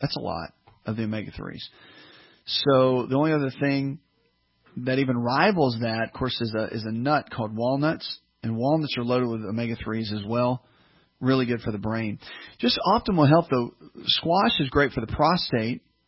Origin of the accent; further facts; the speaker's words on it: the South, United States; You know, I'm from the South, and clean your plate.